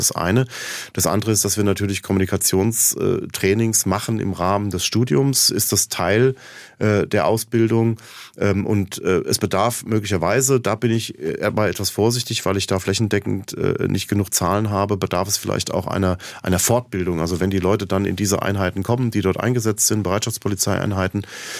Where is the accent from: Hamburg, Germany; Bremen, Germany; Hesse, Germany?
Hesse, Germany; Frankfurt; ich komme aus Frankfurt